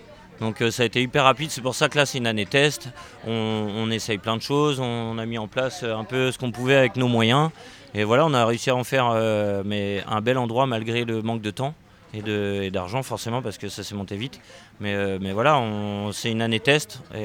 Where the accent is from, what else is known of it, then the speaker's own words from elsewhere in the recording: Hauts-de-France, France; parce que je suis originaire du Nord.